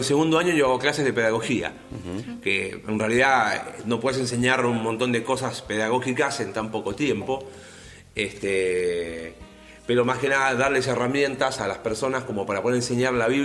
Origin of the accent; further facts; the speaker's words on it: Coquimbo, Chile; moved away as an adult; also born or lived in Argentina; Nací en Chile, en el norte, al norte de Santiago, 500 kilómetros. Mi ciudad es Coquimbo. Después de estudiar ahí una carrera en la facultad, decidimos ir a prepararnos para servir al Señor ahí en San Miguel del Monte, a 100 kilómetros de Buenos Aires.